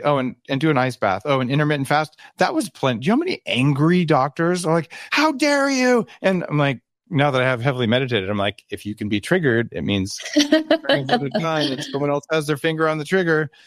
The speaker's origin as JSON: {"language": "English", "region": "California", "country": "United States", "said": "I come from Silicon Valley"}